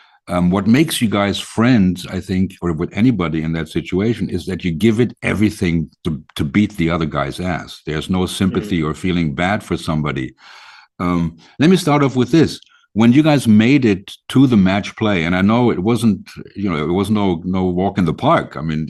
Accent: Germany; we're from Germany

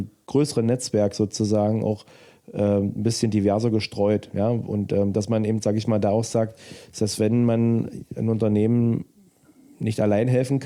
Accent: Saxony-Anhalt, Germany; Wir kommen aus Sachsen-Anhalt.

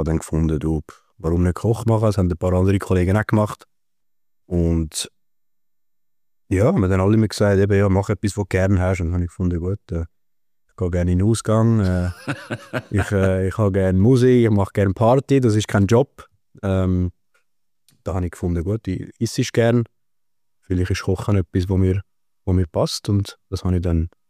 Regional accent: Zurich, Switzerland; also born or lived in Winterthur / Engadin; Nein, ich bin eigentlich in Zürich aufgewachsen.

